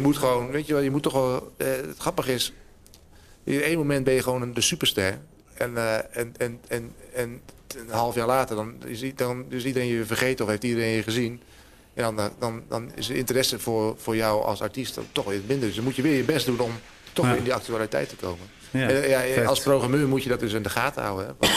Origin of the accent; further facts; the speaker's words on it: Groningen, Netherlands; also born or lived in Rotterdam; Ik ben echt Groninger, ja.